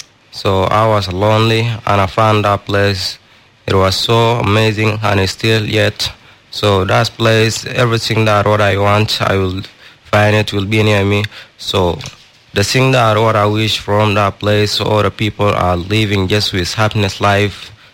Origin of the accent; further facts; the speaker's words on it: Sudan; I come from Sudan.